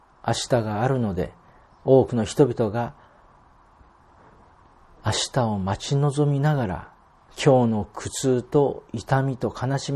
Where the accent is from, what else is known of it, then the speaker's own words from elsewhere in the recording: South Korea; 彼の代表作の中で、私たち韓国人も親しんでいる